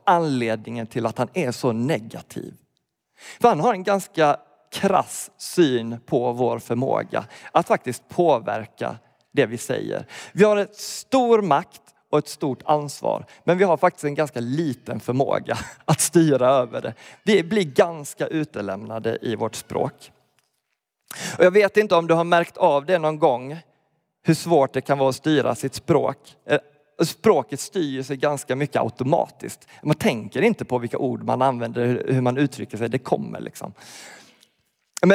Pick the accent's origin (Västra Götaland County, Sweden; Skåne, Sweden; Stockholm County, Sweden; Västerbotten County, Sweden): Skåne, Sweden; Jag är från Skåne, det hörs knappt, så det är ett bra exempel på det här. När jag hade bott hemifrån de där första åren, flyttat från Skåne och kom hem, så sa de så här … du pratar uppländska.